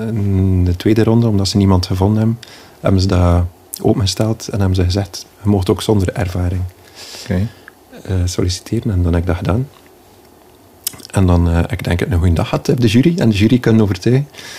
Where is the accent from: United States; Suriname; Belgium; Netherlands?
Belgium; Izegem, Flanders; Ik ben van Isegem, mijn vrouw is van Staatshem.